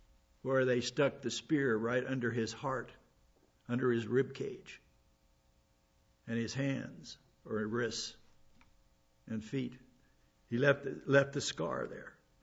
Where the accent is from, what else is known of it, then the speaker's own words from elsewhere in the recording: South Dakota, United States; South Dakota, my home state, they banned all kinds of sex operations